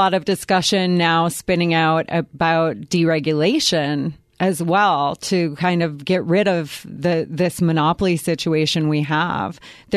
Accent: Minneapolis, Minnesota, United States; now in Arizona, United States; I mean, I come from Minneapolis originally.

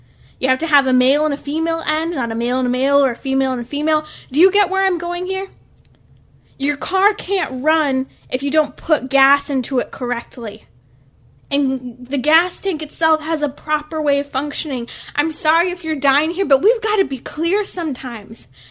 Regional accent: California, United States; Even states like my home state, California, I'm a Southern California girl

